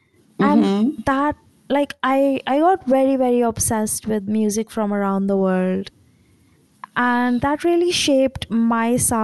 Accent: New Delhi, Delhi, India; now in United States; Yes, so I am actually from India, and I'm currently here visiting family.

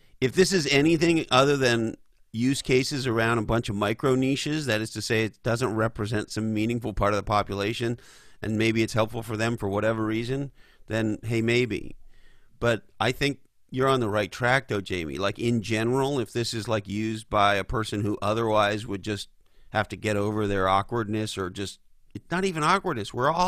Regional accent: Canada; And listen, as a Canadian, this part just puts this just drives it to 11.

